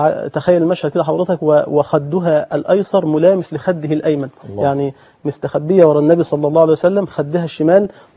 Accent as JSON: {"language": "Arabic", "country": "Egypt", "said": "ولكن نود أن يكون الانتماء إلى الوطن الصغير بلدنا مصر"}